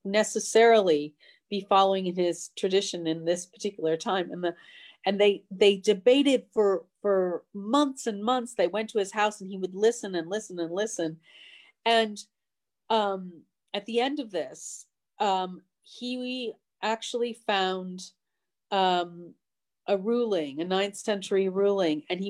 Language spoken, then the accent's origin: English; United States; I'm an American, a feminist. I was raised a secular humanist and by a Jewish mother and a Quaker father.